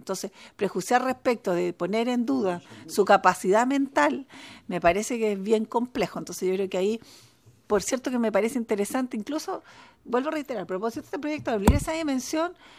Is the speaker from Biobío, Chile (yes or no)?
yes; Cabrero, Biobío, Chile; yo vengo a un municipio de Cabrero, que es 20.000 habitantes, era concejala